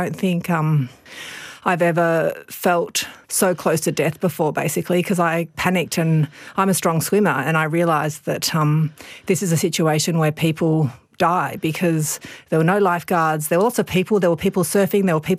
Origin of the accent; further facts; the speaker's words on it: Melbourne, Victoria, Australia; we're from Melbourne. The weather in Melbourne is, you know, pretty grey and horrible